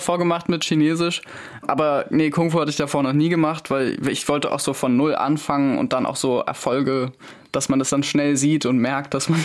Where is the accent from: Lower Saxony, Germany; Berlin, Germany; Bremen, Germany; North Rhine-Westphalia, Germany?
Berlin, Germany; Ich komme aus Berlin-Zehlendorf.